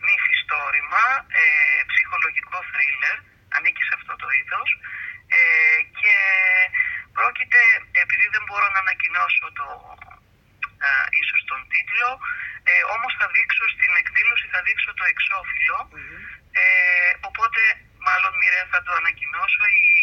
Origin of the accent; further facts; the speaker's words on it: Livadeia, Central Greece, Greece; now in Chalkida, Greece; είμαι Λιβαδίτισσα, από Κουκούνια που λένε. Όμως λείπω πολλά χρόνια, 40 χρόνια περίπου.